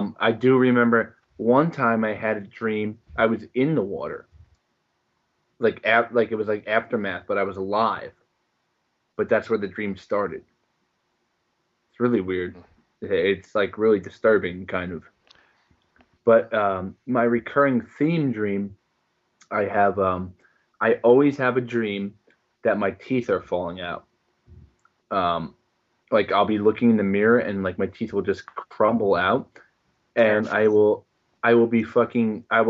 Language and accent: English; Ireland; as an Irish person, you pretty much suppress everything until you kill somebody.